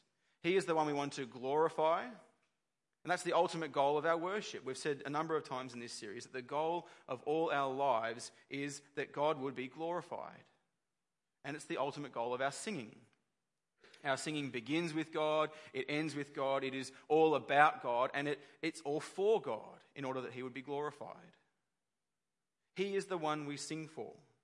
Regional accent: Sydney, New South Wales, Australia; I'm from Western Sydney originally. And just before we left Sydney to come to Queensland

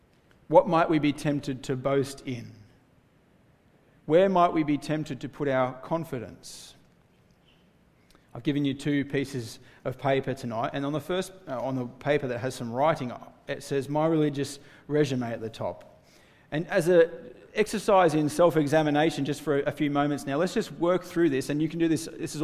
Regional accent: Australia; Maybe it's something like, I'm an Australian.

